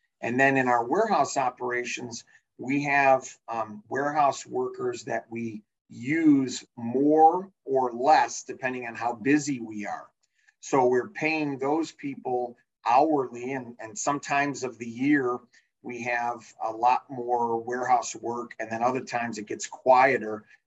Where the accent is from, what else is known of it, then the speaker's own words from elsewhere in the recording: Chicago, Illinois, United States; I'm a little partial because I'm born and raised in Chicago my whole life, right?